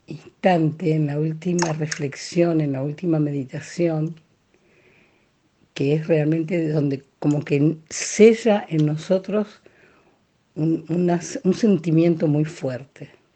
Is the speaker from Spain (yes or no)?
no; Rosario, Santa Fe, Argentina; soy de Rosario.